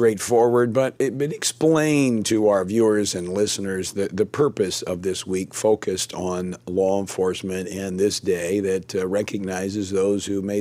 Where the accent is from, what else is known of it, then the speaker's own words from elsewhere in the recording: Baton Rouge, Louisiana, United States; I've even seen that in my my hometown of Baton Rouge